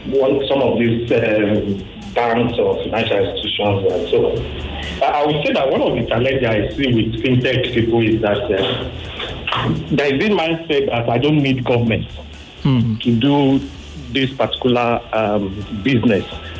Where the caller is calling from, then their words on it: Ikeja, Lagos, Nigeria; I'm calling from Ikeja presently.